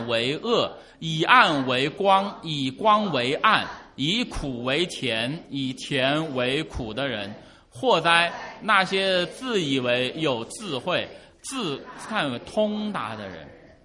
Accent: China; 但是我在中国大陆出生，我在中国大陆长大

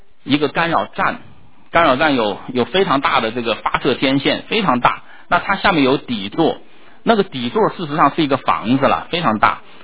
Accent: China; 在我小时候我是住在这个中国农村，在那个时候呢我们农村呢在我家乡那个地方它有很大的干扰站

